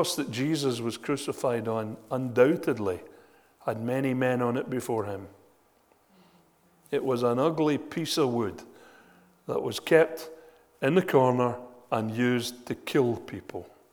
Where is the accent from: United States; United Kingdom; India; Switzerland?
United Kingdom; Hamilton, Scotland; He was a Baptist pastor in Hamilton, my hometown, and I went to his church for a while when I was in my teens.